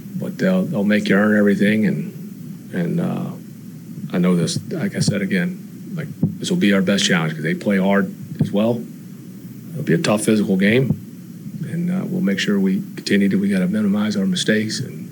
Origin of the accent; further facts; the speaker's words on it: Memphis, Tennessee, United States; I mean, I am from Memphis. Obviously, was fortunate to be there for 10 years